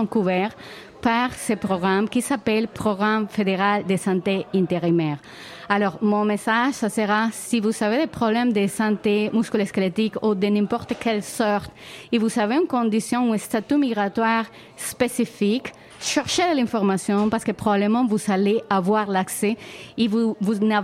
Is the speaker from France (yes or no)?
no; Venezuela; French is a second language; par exemple, je viens du Venezuela, je ne suis pas le meilleur exemple parce que j'adore le froid. Et c'est bizarre parce que mon pays a des températures entre 26 et 28.